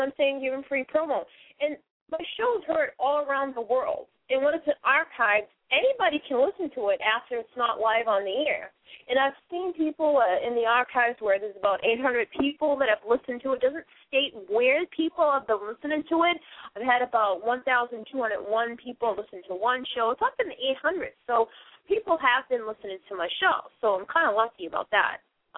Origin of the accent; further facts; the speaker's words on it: Massachusetts, United States; accent: Boston; Unless you like hearing my Boston accent.